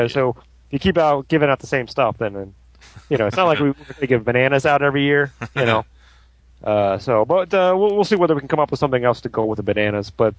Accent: Columbus, Ohio, United States; I grew up in Columbus, Ohio.

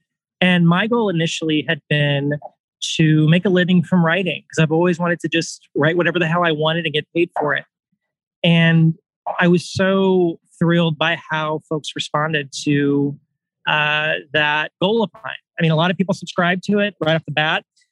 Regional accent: Texas, United States; You know, I'm from Central Texas. I served in the military. I love my country

